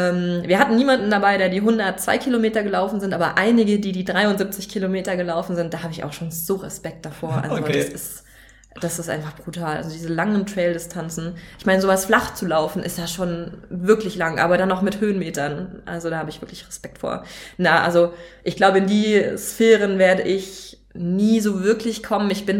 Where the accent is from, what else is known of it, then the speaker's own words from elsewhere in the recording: Rechberghausen, Baden-Württemberg, Germany; das Sparda-Team in Rechberghausen in meiner Heimat